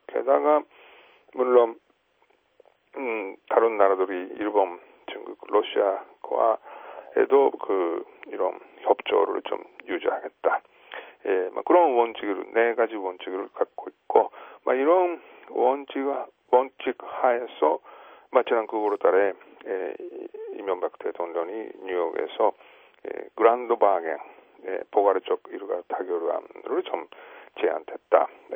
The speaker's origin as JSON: {"language": "Korean", "country": "South Korea", "said": "예, 막 한국인으로서 볼 때는 북조선이 그런 의도를 갖고 있다고 좀 볼 수 있기 때문에"}